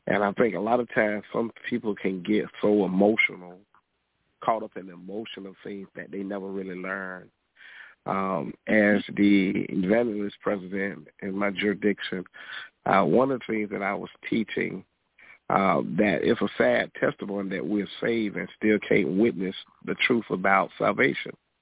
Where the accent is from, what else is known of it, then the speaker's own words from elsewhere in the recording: United States; That don't change the fact that I'm American. That don't change the fact. I don't throw away I'm American because that there's still prejudice in my society.